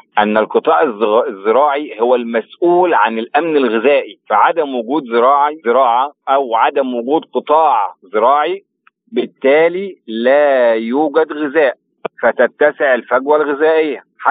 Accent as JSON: {"language": "Arabic", "country": "Egypt", "said": "إن إحنا كمصريين نقدر أو مراكز بحثية في مصر نقدر نساهم"}